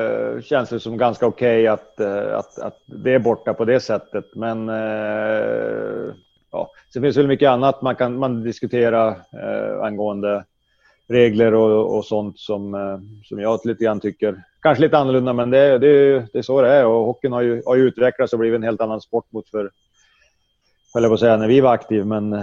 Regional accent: Domsjö, Västernorrland County, Sweden; där vi växte upp i Domsjö då, där både jag och Peter, Andreas Salmonsson, växte upp ganska nära varandra på skolan.

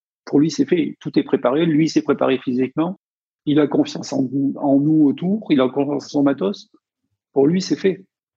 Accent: Provence-Alpes-Côte d'Azur, France; J'ai 53 ans, je viens des Hautes-Alpes.

